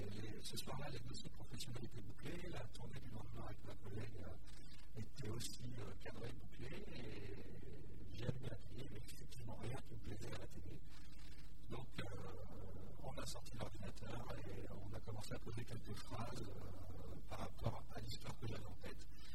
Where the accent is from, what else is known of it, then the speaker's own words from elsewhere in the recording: Normandy, France; moi, je suis natif de Turto et j'habite sur Épouville depuis les années 2000.